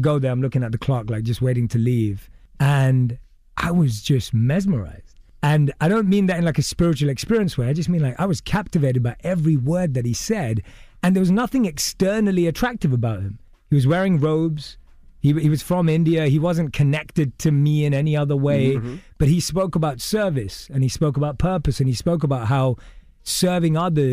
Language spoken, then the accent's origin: English; London, United Kingdom; I was born and raised in London